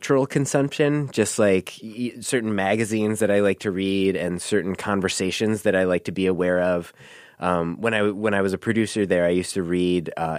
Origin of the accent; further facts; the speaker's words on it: Milwaukee, Wisconsin, United States; So I grew up in Milwaukee, and I was home visiting my family